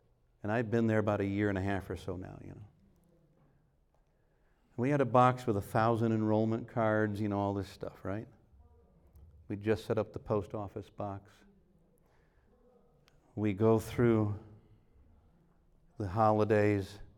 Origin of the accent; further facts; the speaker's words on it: New England, United States; Now, I grew up in New England where we had apple orchards, and there's a season.